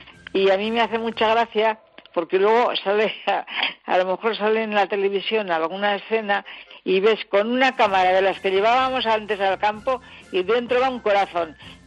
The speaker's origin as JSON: {"language": "Spanish", "town": "Pamplona", "region": "Navarre", "country": "Spain", "said": "somos de Pamplona, ¿sí?"}